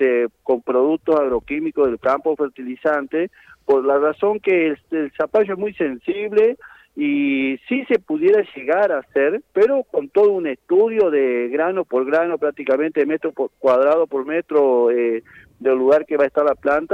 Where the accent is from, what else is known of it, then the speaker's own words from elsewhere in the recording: Montoya, Entre Ríos, Argentina; also born or lived in Victoria; Yo soy nacido en Vitoria, viví toda mi vida, hasta los 25 años, viví en Montoya, un paraje del departamento Vitoria.